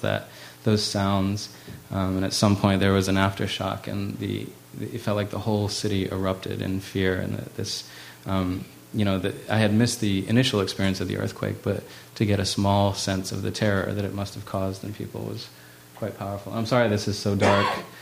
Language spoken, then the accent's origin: English; U.S. Virgin Islands; I grew up in the Virgin Islands, not far from Haiti, and when I landed there, it smelled like home.